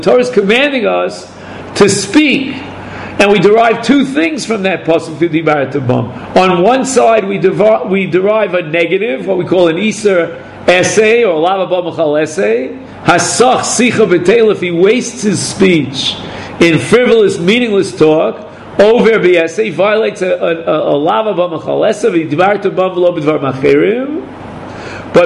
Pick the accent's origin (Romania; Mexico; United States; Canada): United States; When I was brought up in America, the most famous popular phrase, the motto of America, was mind your own business.